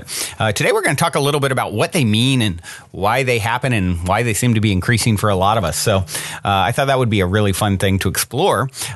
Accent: Virginia, United States; moved away as an adult; and I grew up in Virginia, as many of you know or may have heard at some point

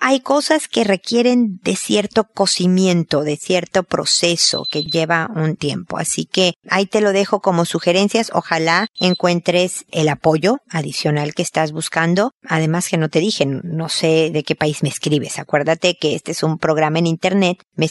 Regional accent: Mexico; now in Chile; Y yo vivo en Chile y soy mexicana.

